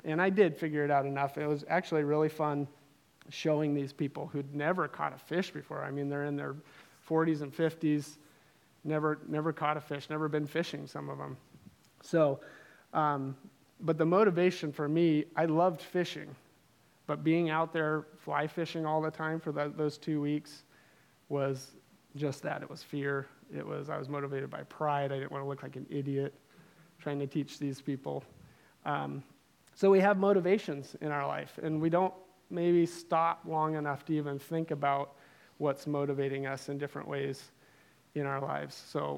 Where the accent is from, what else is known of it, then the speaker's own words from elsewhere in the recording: Snohomish, Washington, United States; I grew up in Snohomish, was a small town back then